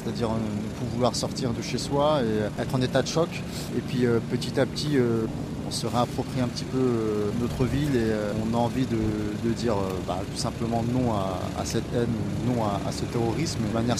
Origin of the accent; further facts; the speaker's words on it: Paris, Île-de-France, France; parce qu'en tant que parisien ce sont des lieux qu'on connaît